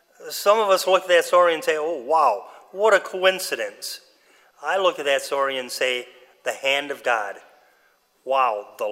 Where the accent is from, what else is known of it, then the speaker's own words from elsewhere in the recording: St. Paul, Minnesota, United States; I grew up outside Minneapolis in St. Paul, so I got lost many times in Minneapolis.